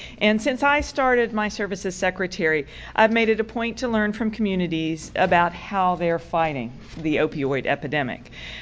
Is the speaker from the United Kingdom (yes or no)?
no; Hinton, West Virginia, United States; I grew up in Hinton, West Virginia, and my home state has consistently ranked at the top of the states with the highest rate of deaths from overdose